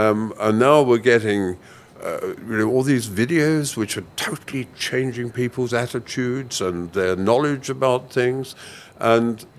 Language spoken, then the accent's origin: English; United Kingdom; As a Brit, of course, we have 1.5 million British people of Pakistani origin in our country.